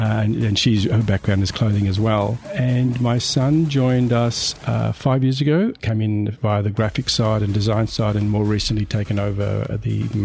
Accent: Tatura, Victoria, Australia; also born or lived in Melbourne; I come from originally from Tatura, which is a town in the Golden Valley, and I came to Melbourne when I was about 16.

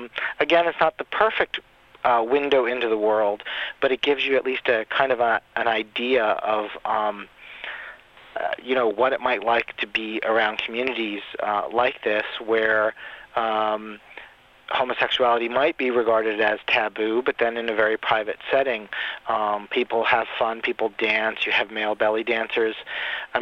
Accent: New York, United States; And as a New Yorker, I think that I have every right to say that.

